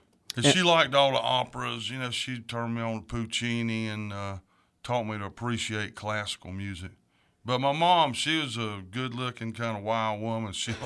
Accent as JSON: {"language": "English", "town": "Mount Holly", "region": "North Carolina", "country": "United States", "tie": "born or raised there", "said": "I grew up in Mount Holly, North Carolina, same town I live in."}